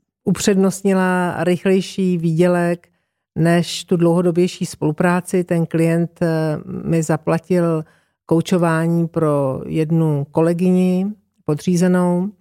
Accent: Velké Popovice, Central Bohemian Region, Czechia; já jsem vlastně pocházím z kraje od Velkých Popovic

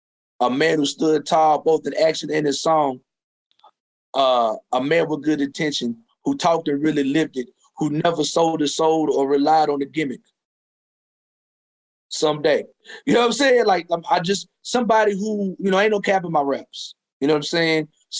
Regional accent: Oklahoma, United States; You know, I'm from Southern Oklahoma

